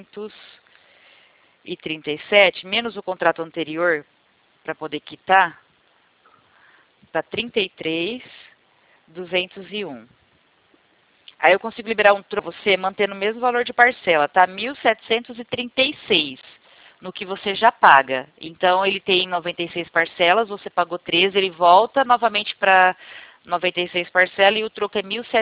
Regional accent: São Paulo, Brazil; Não, eu não sou do Tatuapé, eu sou de São Paulo.

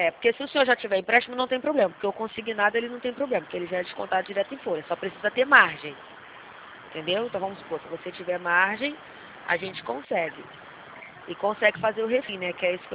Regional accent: Campinas, São Paulo, Brazil; Eu sou aqui da região de Campinas.

